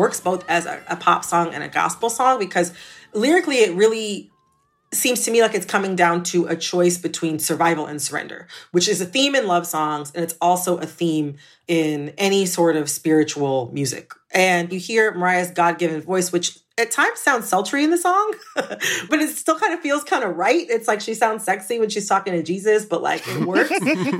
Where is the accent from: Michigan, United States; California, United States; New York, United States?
Michigan, United States; Detroit; And I grew up in the Detroit area where it's like 85% of the radio stations are traditional R&B and they play gospel on Sundays.